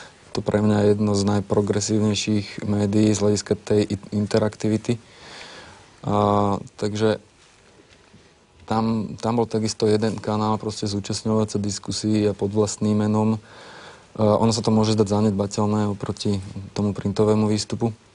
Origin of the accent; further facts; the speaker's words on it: Trnava, Trnava Region, Slovakia; Som tiež Trnavčan ako Igor.